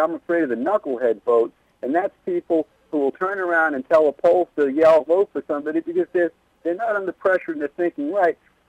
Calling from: North Amityville, New York, United States; I'm calling from North Amityville, New York.

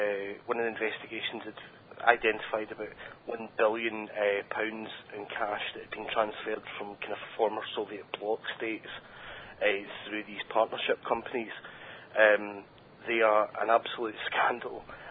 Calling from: Edinburgh, Scotland, United Kingdom; I am. I'm calling from Edinburgh. It's 1:30 in the morning

